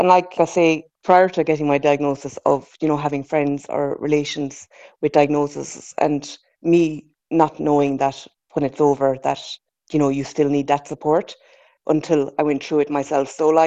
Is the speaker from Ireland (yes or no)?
yes; Castleisland, Munster, Ireland; now in Glenflesk, Ireland; so I'm from Castle Island myself, but I live in Glenflesk.